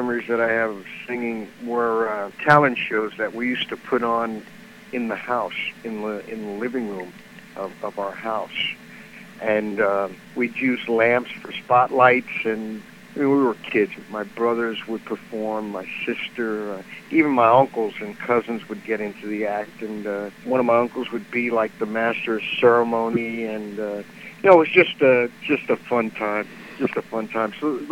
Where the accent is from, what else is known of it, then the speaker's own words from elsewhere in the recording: Paterson, New Jersey, United States; I was born in Paterson, New Jersey in 1943.